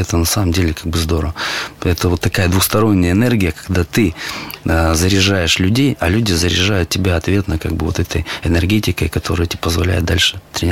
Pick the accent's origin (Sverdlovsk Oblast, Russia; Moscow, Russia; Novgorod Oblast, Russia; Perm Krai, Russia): Perm Krai, Russia; Perm; тех ребят, которые приехали поддержать меня из моего родного города Перми